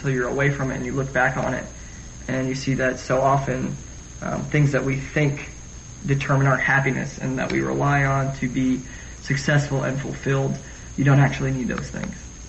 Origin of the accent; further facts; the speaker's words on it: Florida, United States; Well, I'm from Florida, and of course, I went to high school here, and they're exactly the same.